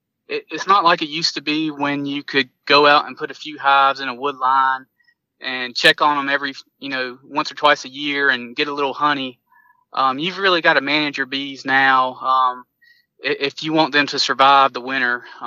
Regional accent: North Carolina, United States; Yeah, so I'm from down south. I grew up in North Carolina, and right now I live in between Charlotte and Asheville, so in the foothills of North Carolina, in Cleveland County, North Carolina.

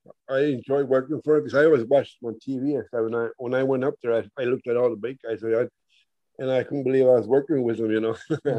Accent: Chicago, Illinois, United States; No, I used to live up in 18 in Blue Island there. That was a pretty bad area at that time.

